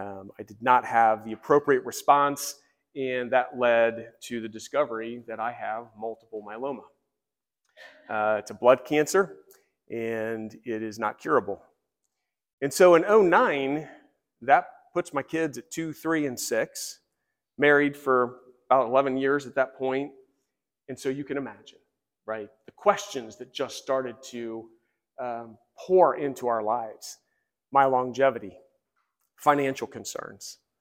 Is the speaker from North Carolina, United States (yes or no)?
no; Westerville, Ohio, United States; So I grew up here in Westerville, and interestingly enough, Ann is here today, and we went to Westerville South together in the late 80s.